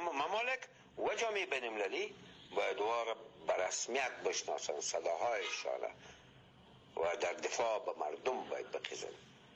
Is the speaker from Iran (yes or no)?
no; Afghanistan; کلی ما افغان هستیم